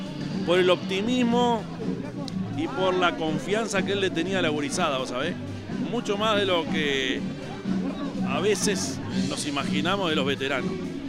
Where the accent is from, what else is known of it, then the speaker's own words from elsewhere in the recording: Canelones, Uruguay; yo que vengo de Canelones y hace 10 años estaba en la Intendencia de Canelones